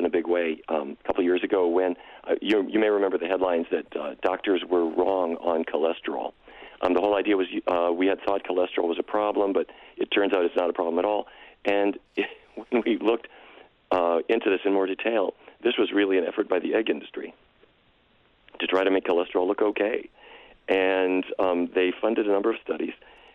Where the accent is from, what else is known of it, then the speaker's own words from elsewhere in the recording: Fargo, North Dakota, United States; Well, I grew up in Fargo, and so I know well the Midwestern diet